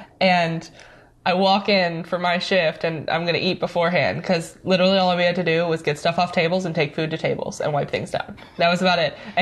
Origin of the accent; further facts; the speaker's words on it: St. Louis, Missouri, United States; St. Louis.